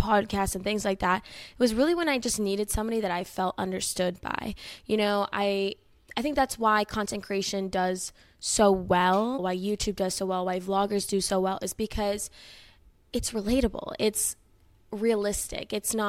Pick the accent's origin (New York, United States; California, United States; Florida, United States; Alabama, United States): Florida, United States; I grew up in South Florida.